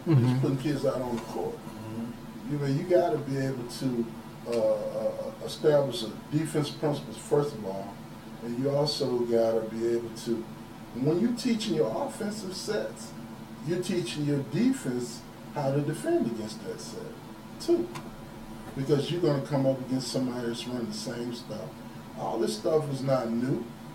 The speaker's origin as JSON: {"language": "English", "region": "Mississippi", "country": "United States", "said": "like I said, I'm from Mississippi."}